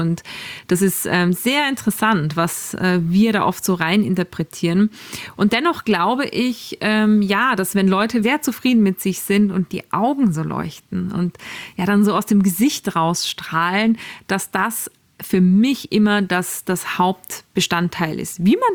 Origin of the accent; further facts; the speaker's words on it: Salzburg, Austria; now in Hamburg, Germany; Mei, Moni, es ist so nett, eine Stimme aus meiner Heimat zu hören. Ich grüße dich ganz, ganz lieb. Liebste Grüße aus Hamburg ins schöne Salzburg.